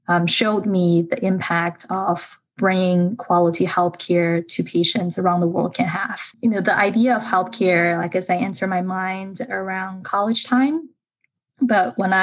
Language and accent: English; China; So my background, I was born and raised in China